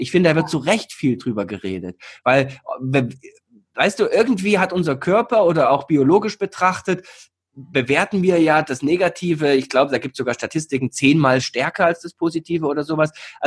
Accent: East Germany, Germany

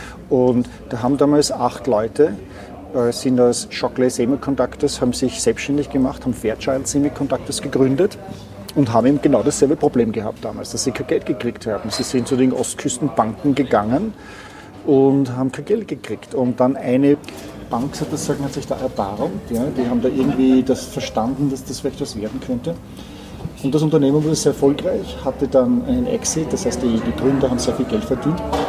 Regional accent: Vienna, Austria; moved away as an adult; now in Palo Alto, United States; Ich wohne schon seit 17 Jahren, fast 18 Jahren jetzt im Silicon Valley. Ich komme aus Wien ursprünglich, war 3 Jahre lang in Deutschland bei Heidelberg, in Heidelberg bei SAP und dann bin ich 2001, 2 Wochen nach dem September 11, in Silicon Valley gezogen, nach Palo Alto.

